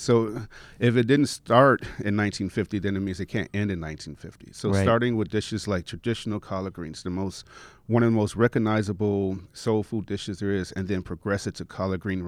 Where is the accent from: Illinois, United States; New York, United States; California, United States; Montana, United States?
Illinois, United States; Chicago; But you have to understand, growing up in Chicago, that Jiffy, you know.